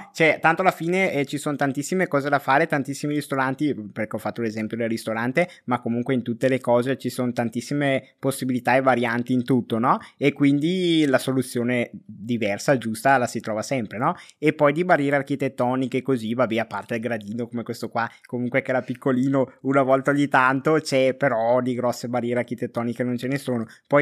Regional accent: Esine, Lombardy, Italy; ho 24 anni, sono un normalissimo ragazzo della provincia di Brescia, insomma sono conosciuto come un ragazzo di Brescia

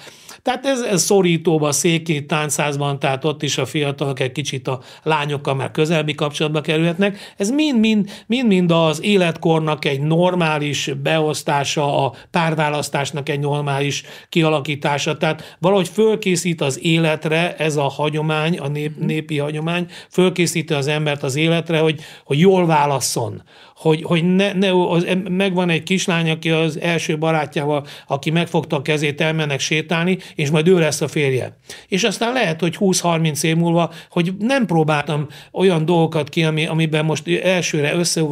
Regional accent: Szikszó, Borsod-Abaúj-Zemplén, Hungary; born there; és ugye Szikszón születtem, és ott volt egy néptánccsoport is

